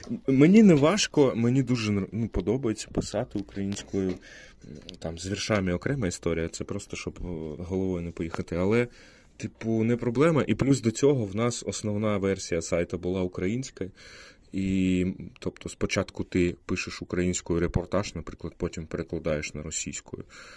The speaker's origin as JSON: {"language": "Ukrainian", "town": "Luhansk", "region": "Luhansk Oblast", "country": "Ukraine", "said": "В мене не було української мови в школі, бо я з Луганську."}